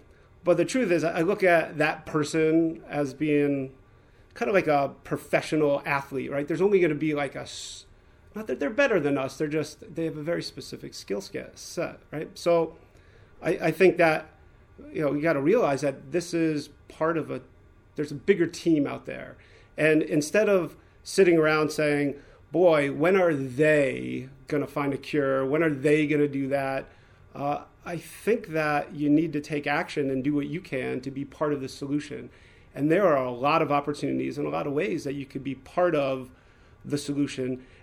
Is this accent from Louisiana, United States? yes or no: no; New Haven, Connecticut, United States; As you said, I grew up in Connecticut. I was diagnosed when I was 2 years old at Yale New Haven Hospital. I grew up outside of New Haven.